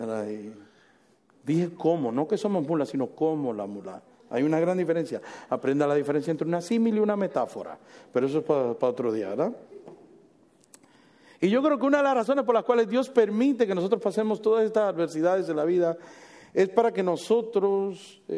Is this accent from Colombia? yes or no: no; Puerto Rico; En mi país, en Puerto Rico, dicen, pero si ese perro ya me mordió